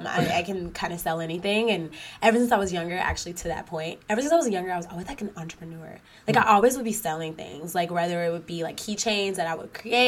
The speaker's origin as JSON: {"language": "English", "region": "Georgia", "country": "United States", "tie": "born or raised there", "said": "Okay, so I am from Illinois, Georgia, which is like right down 75 south, if you are familiar with the Atlanta area. So I didn't grow up too far from Kennesaw, maybe like an hour and a half out."}